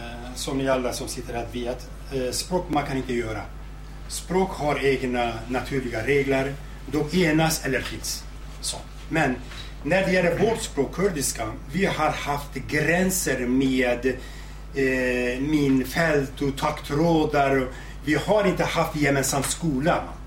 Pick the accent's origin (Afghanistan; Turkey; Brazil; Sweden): Turkey; first language Zazaki; Swedish is a second language; Jag är från Turk. Jag, mitt modersmål, modersdialekt så att säga, det är sasaki. Jag kan kurmanji också. Jag förstår sorani också.